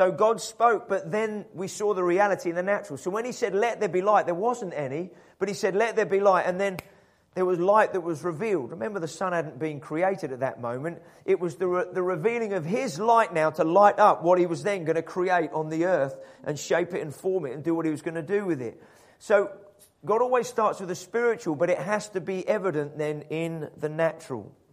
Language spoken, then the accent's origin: English; Scotland, United Kingdom; I don't particularly think of myself as just Scottish, independent, separate from England.